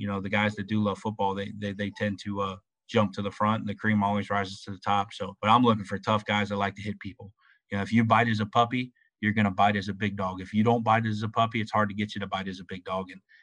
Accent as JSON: {"language": "English", "town": "Cincinnati", "region": "Ohio", "country": "United States", "said": "Obviously, I love home. You know, I'm from Cincinnati. I love it there."}